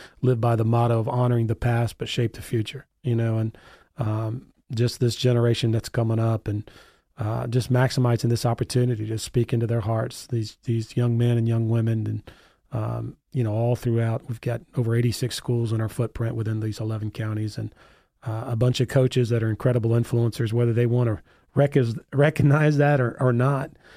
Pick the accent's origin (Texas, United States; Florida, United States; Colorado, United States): Florida, United States; looking for sports as a way out, like myself, you know, growing up in South Florida.